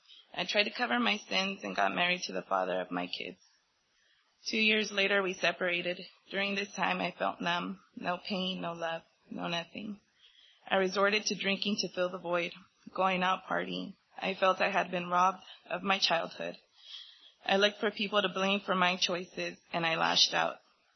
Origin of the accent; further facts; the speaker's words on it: San Francisco, California, United States; I was born May 11, 1984, and I grew up in San Francisco going to a Catholic church.